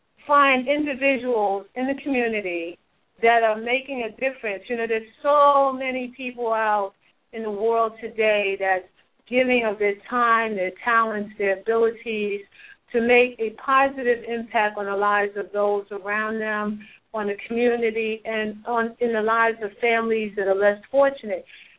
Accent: Brooklyn, New York, United States; I'm from Brooklyn, New York. The majority of my family is in the New York area. As well as some in New Jersey.

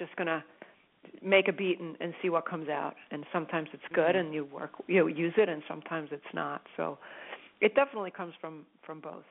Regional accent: Sweden; English is a second language; Maybe that comes from growing up in Sweden, because that's what you hear.

